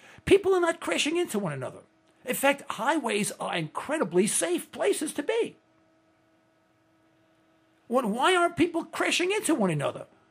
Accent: New York City, New York, United States; I was born and raised in Manhattan, East Harlem, on First Avenue. I was born, I think, 115th Street. Then we moved to 123rd Street.

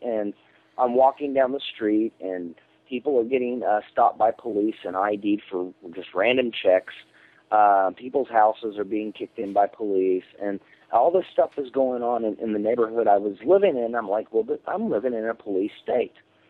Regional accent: Fort Worth, Texas, United States; born there; I'm 34 years old. I was born in Fort Worth, Texas, and served in the United States Army, discharged in 1999.

